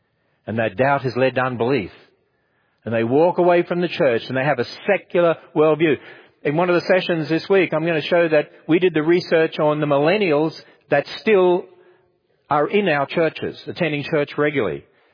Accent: Australia; When Lawrence Krauss was in Australia, my home country, he said this

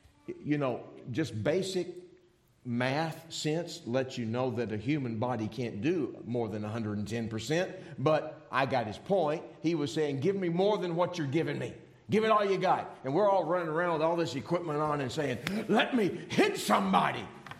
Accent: Texas, United States; I grew up in Texas. Now, don't get mad.

